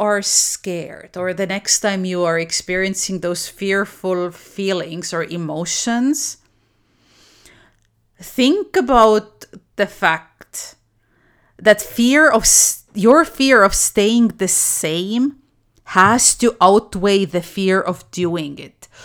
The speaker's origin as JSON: {"language": "English", "country": "Estonia", "tie": "born or raised there", "second_language": "English", "said": "I was born and raised in Estonia, as a lot of you know. We are Viking people."}